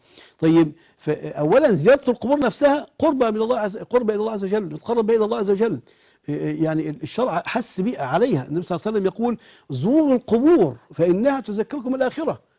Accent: Egypt

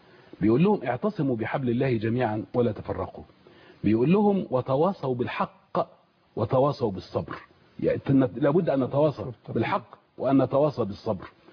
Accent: Egypt

